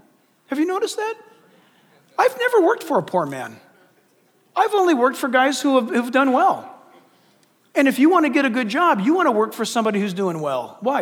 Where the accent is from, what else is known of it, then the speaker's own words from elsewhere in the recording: California, United States; listen, you guys, I was born and raised in California. I remember things called smog alerts.